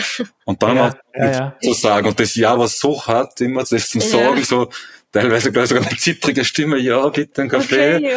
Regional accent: Austria; So richtig planlos ist man als Österreicher nie.

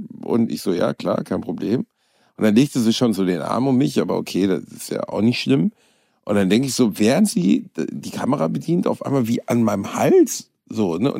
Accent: Gelsenkirchen, North Rhine-Westphalia, Germany; Da haben wir doch Bratwurst und Baklava in Gelsenkirchen, meiner Heimatstadt, gespielt.

